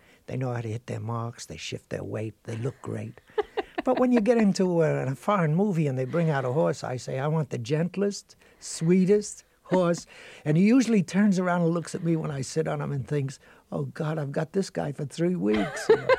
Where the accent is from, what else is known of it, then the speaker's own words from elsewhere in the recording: Brooklyn, New York, United States; Here I was from Brooklyn.